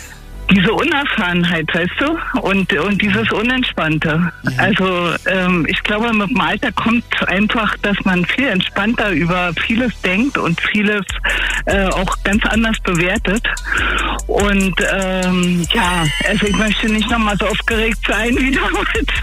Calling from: Köpenick, Berlin, Germany; aus Köpenick.

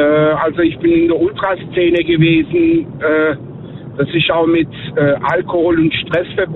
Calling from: Göppingen, Baden-Württemberg, Germany; Ja, ich bin aus Göppingen.

